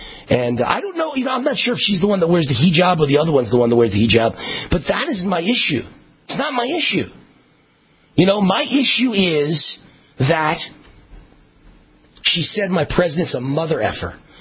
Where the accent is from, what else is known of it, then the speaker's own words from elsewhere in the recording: Las Vegas, Nevada, United States; like you were right here in my hometown of Las Vegas